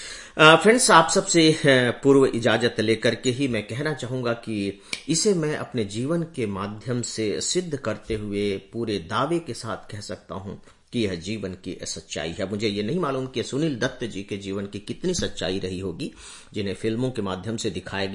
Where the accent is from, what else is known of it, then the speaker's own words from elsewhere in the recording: Chandrameda, Chhattisgarh, India; जो मेरा गांव उबी छत्तीसगढ़ का बहुत पिछड़ा हुआ जिला सरगुजा, जिसका हेडक्वार्टर अंबिकापुर है और उसका उससे भी हेडक्वार्टर से भी लगभग 50-55 किलोमीटर दूर गांव जिसका नाम प्यारा सा चंद्रमेढ़ा है।